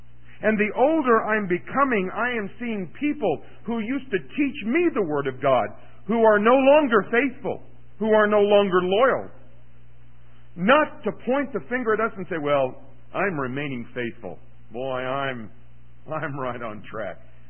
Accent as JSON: {"language": "English", "town": "Kansas City", "region": "Missouri", "country": "United States", "said": "I'm from Kansas City, and I'm merely a fan of the Chiefs."}